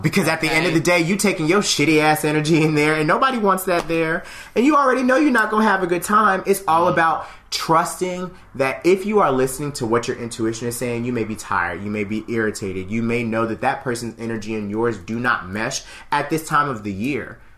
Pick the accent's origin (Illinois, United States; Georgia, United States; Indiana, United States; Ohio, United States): Georgia, United States; also born or lived in New York; Listen, so my family, I was raised in Georgia. I was born in New York, but raised down south. My family's still down south.